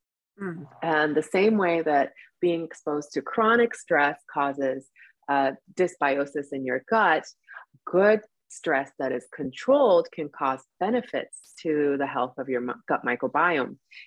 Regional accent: Florida, United States; I'm from Florida, so I'm just going to say I'm a gator when I don't get enough sleep.

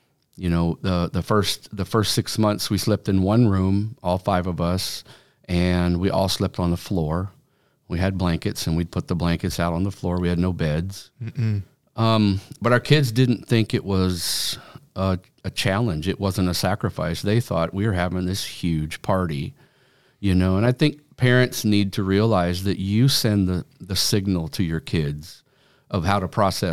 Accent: Vancouver, British Columbia, Canada; And I was raised in Vancouver, British Columbia. That was where I was born.

